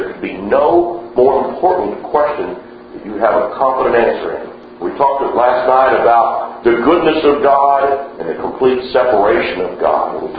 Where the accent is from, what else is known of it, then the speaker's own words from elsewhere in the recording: Oklahoma, United States; now in Moore, United States; I'm from Oklahoma. My wife and I live in Moore, Oklahoma, which is a suburb of Oklahoma City.